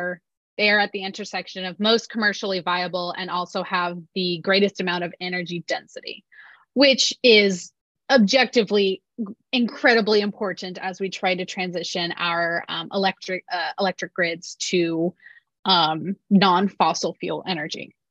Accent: Midwest, United States; now in Washington, United States; Like I said, I'm from the Midwest, and I went to school in St. Louis. You have to have a car.

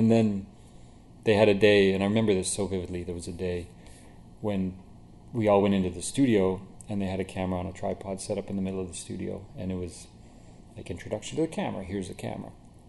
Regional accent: Alberta, Canada; also born or lived in Winnipeg; lived most of my life in Alberta.

